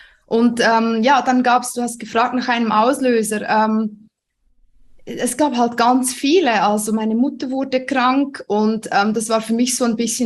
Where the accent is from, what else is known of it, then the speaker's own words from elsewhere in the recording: Central Switzerland, Switzerland; Ich wohne in der Schweiz, das hört man auch. Ich bin Schweizerin. Ich wohne in der schönen Zentralschweiz.